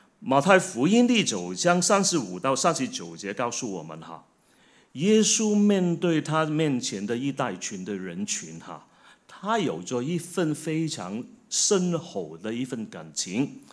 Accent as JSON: {"language": "Chinese", "country": "Hong Kong", "also_born_or_lived": "Melbourne", "said": "我们从香港来，香港到墨尔本，墨尔本又回香港，香港又回来"}